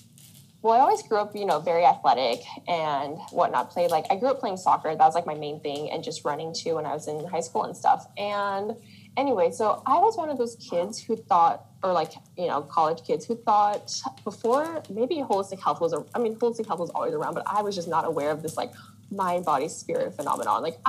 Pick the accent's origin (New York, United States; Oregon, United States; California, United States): California, United States; Irvine; I just felt like a reject going there because I was from Irvine.